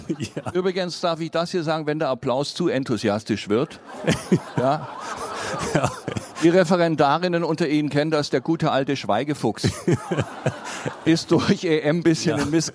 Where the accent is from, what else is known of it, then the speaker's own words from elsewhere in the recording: Rhineland, Germany; Und wie es bei uns im Rheinland heißt, zynisch und menschenverachtend.